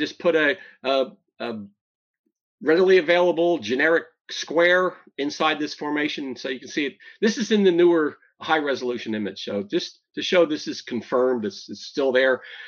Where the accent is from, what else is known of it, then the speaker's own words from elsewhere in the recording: New Jersey, United States; I'm from New Jersey, but not Jersey City.